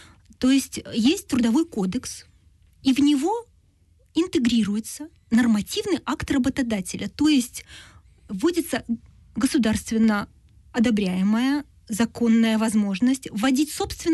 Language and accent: Russian; Belarus; now in Ukraine; Вот я живу в Украине 10 лет, я эмигрировала из Беларуси в 2006 году